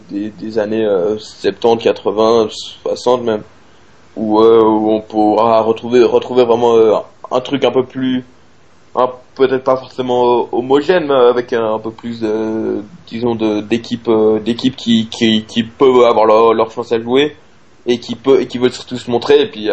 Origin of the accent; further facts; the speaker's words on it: Switzerland; mais moi, je suis quand même heureux, en tant que Suisse